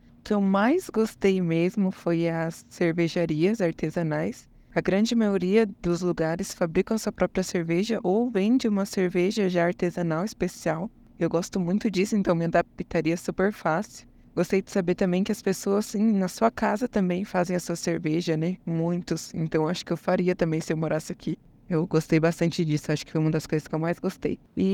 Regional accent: Indaiatuba, São Paulo, Brazil; tenho 22 anos, eu vim lá do interior de São Paulo, em Indaiatuba, para conhecer um pouquinho da Serra Gaúcha.

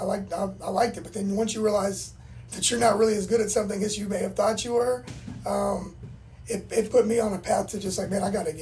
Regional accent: Houston, Texas, United States; You know, I grew up in Houston, like...

